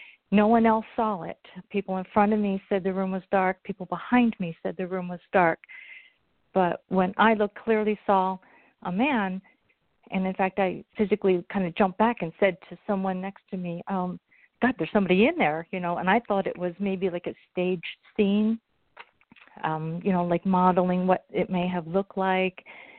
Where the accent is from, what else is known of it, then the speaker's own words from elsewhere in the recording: Pennsylvania, United States; I'm from Pennsylvania.